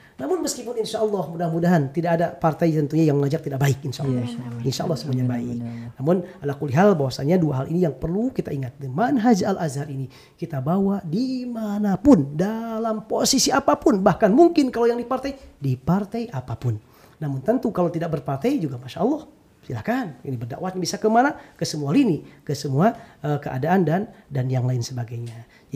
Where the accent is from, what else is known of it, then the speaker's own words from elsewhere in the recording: Ciamis, West Java, Indonesia; saya dari Ciamis